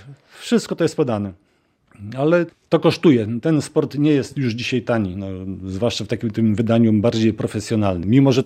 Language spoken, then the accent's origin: Polish; Masovian Voivodeship, Poland; Ja się wychowałem pod Warszawą